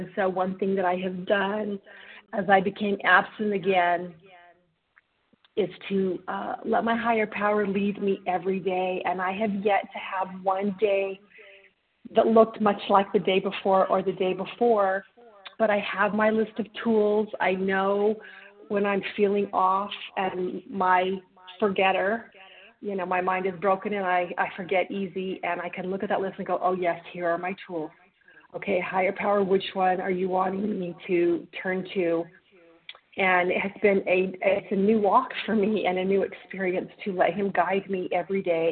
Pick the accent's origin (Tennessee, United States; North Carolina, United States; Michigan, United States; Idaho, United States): Idaho, United States; and I'm from Idaho, but living in Arizona for the winter.